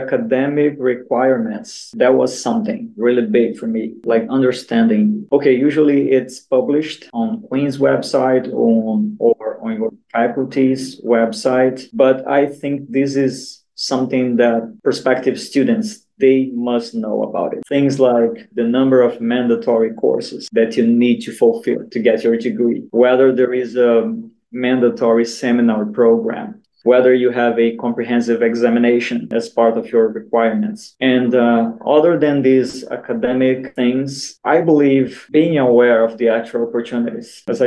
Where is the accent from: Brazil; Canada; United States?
Brazil; English is a second language; I come from Brazil, right? It's a tropical country.